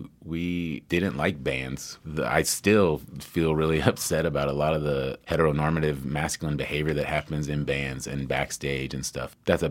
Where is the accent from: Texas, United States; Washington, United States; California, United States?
Washington, United States; Olympia; now in Brooklyn, United States; Today I rode my motorcycle from Bed-Stuy, but I'm from Olympia, Washington.